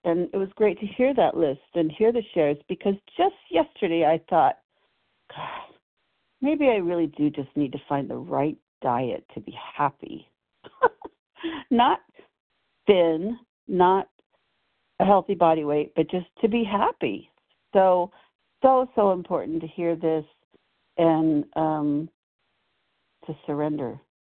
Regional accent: Nevada, United States; I'm from Nevada

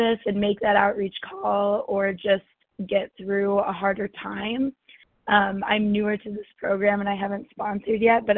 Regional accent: Denver, Colorado, United States; I'm from Denver, Colorado, recovering compulsive overeater.

